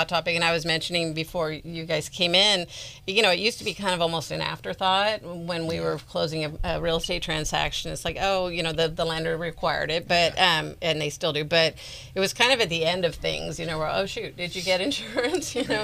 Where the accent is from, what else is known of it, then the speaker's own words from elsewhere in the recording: California, United States; But I grew up in Marin County, and I've dragged my kids along every year to the fair.